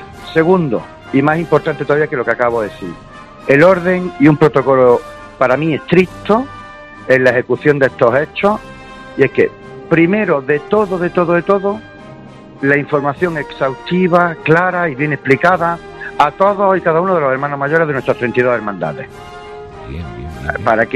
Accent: Granada, Andalusia, Spain; porque no soy gallego, soy granadino como tú

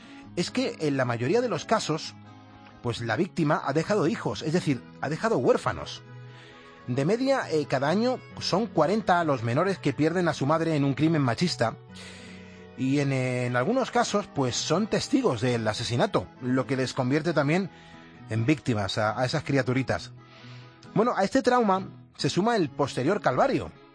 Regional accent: Spain; Somos españoles, eso es muy grande, muy grande.

